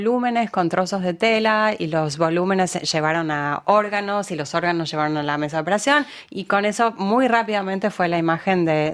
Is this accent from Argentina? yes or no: yes; Argentina; yo me crié en Argentina en los años 70s y 80s